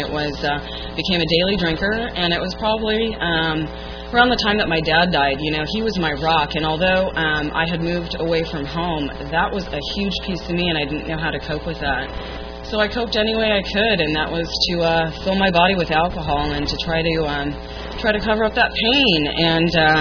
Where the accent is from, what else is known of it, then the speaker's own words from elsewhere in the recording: Boulder, Colorado, United States; I'm from Boulder, Colorado, originally, and you know, there's not really a lot to do in the winter